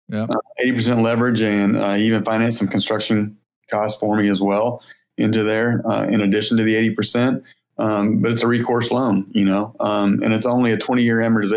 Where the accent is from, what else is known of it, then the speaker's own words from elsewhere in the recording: Fort Smith, Arkansas, United States; But it was in my hometown where I grew up, down in Fort Smith.